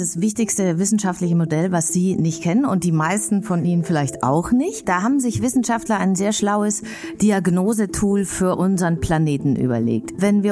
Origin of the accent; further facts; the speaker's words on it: Bavaria, Germany; bin aus Bayern